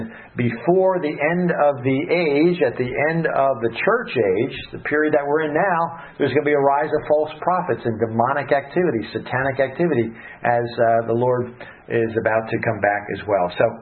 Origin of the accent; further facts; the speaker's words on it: New Jersey, United States; I'm from the Jersey Shore. You look at the Jersey Shore and people are always reading on the beach.